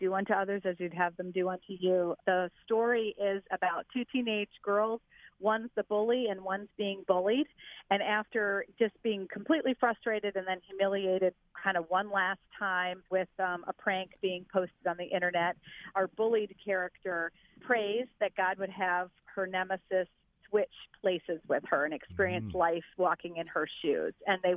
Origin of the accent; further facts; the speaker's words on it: Massachusetts, United States; My sister and I grew up in Massachusetts.